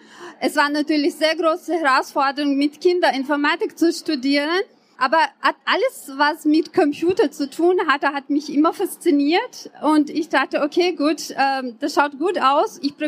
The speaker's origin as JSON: {"language": "German", "region": "Chechnya", "country": "Russia", "tie": "born or raised there", "lives_now": "Austria", "said": "Ich bin in Tschetschenien aufgewachsen und als ich 7 war, war erster Krieg und als ich 14 war, war zweiter Krieg in meinem Land"}